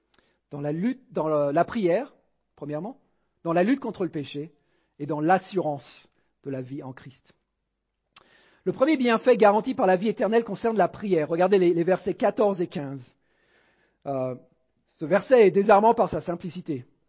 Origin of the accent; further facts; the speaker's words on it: France; also born or lived in United States; malgré mes 20 ans aux États-Unis, j'ai grandi en France, donc je sais ce que c'est de grandir ici.